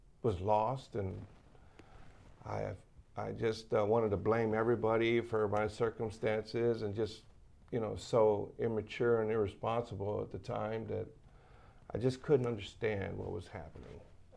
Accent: Houston, Texas, United States; Well, I'll begin by saying that I grew up on the East End of Houston. The second ward

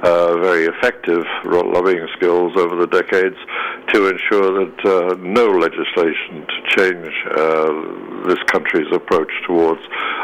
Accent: United States; because we're American, we cannot be told what to do in our own lives

